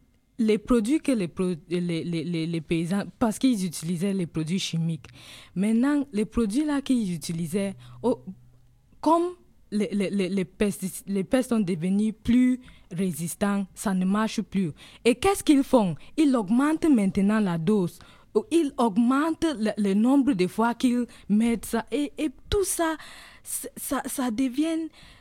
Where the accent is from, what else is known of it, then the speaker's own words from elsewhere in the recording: Bamenda, Northwest Region, Cameroon; je vais vous expliquer quelque chose qui se passe maintenant chez nous à Bamenda